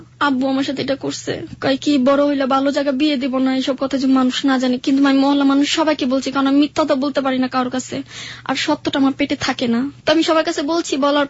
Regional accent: Dhaka, Dhaka Division, Bangladesh; আমি পুরান ঢাকা থেকে এসেছি।

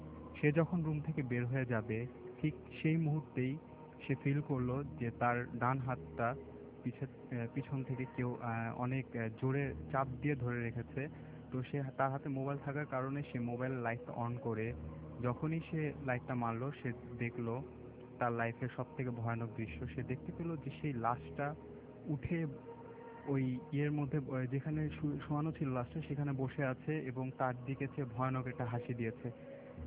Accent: Dhaka, Dhaka Division, Bangladesh; মিরপুর থেকে এসেছি।

